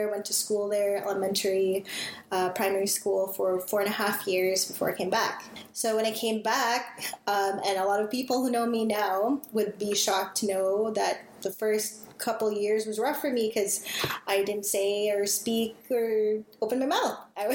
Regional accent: Montreal, Quebec, Canada; born there; also born or lived in Vancouver, Canada; I was born in Montreal. That's why I got such love. Shout out to 514.

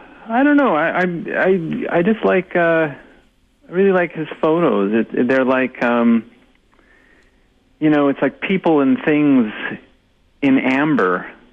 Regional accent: Winnipeg, Manitoba, Canada; born there; also born or lived in Ontario / Calgary; now in Vancouver, Canada; I'm originally I was born in Winnipeg, and I lived in Ontario for 20 years, and over the last, you know, 15 years, I've been making my way westward. So I lived in Calgary, and I have been living in Vancouver for the last 6 years

